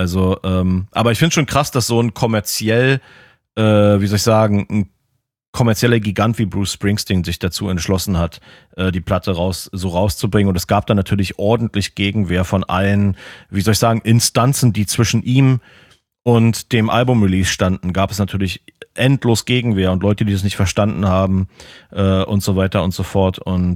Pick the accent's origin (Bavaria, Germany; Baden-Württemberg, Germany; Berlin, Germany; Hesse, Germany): Berlin, Germany; kann ich noch sagen, als Berliner Mucker von der Soundqualität schon relativ beeindruckend irgendwie.